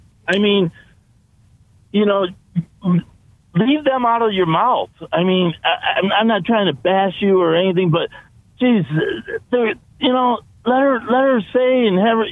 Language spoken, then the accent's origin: English; Detroit, Michigan, United States; I'm a few years older than you are. I grew up in Detroit, mostly because of the pessimism that I have towards that team